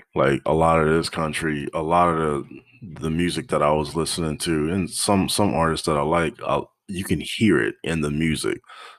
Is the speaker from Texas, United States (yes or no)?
yes; Texas, United States; where I grew up first in Texas, you know, going to an, you know, all black and brown school.